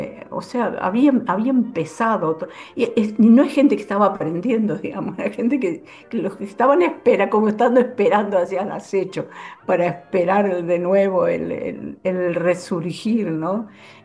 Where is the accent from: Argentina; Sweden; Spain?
Argentina; Córdoba; Yo en el año 85, en el 85, 86, voy a Córdoba a mi ciudad natal